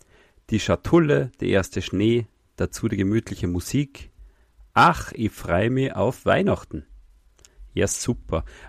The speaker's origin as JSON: {"language": "German", "country": "Austria", "said": "Die gibt es bei uns in Österreich nicht."}